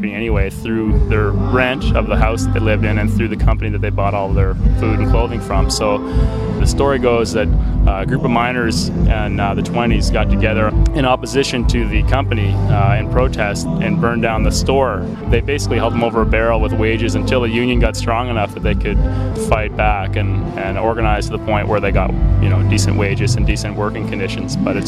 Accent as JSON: {"language": "English", "region": "Nova Scotia", "country": "Canada", "lives_now": "Winnipeg, Canada", "said": "I live in Winnipeg. I'm originally from Cape Breton Island"}